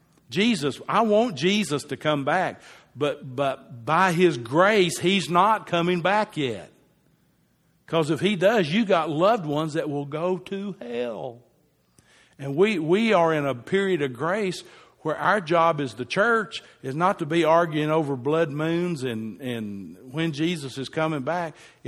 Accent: United States; I say that as an American.

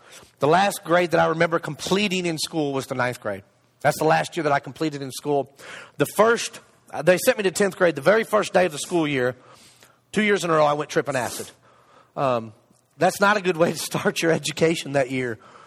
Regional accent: Flint, Michigan, United States; born there; Well, I'm a Yankee. Just thought I'd throw it out there, let you guys know. I'm a Yankee. I was born in Flint, Michigan.

